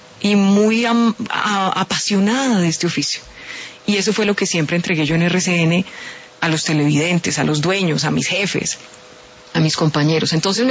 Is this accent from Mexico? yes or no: no; Buga, Valle del Cauca, Colombia; nos hicimos desde chiquitas, somos de Buga las dos